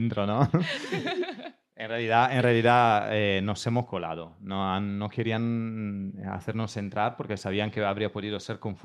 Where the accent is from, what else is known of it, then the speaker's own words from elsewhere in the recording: Italy; Spanish is a second language; Os cuento una curiosidad de Italia, ya que soy italiano